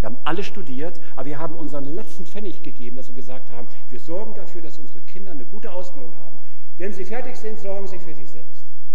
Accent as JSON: {"language": "German", "town": "Osnabrück", "region": "Lower Saxony", "country": "Germany", "said": "Meine Eltern haben mitten in unserem Haus gewohnt in Osnabrück. Wir kommen ursprünglich aus Osnabrück. Eltern haben dort mitgelebt."}